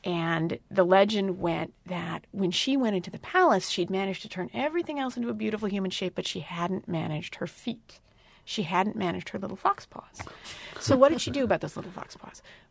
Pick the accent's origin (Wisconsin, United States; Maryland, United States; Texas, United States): Wisconsin, United States; Mazomanie; I grew up in Mesomanie, 25 miles west of where we sit.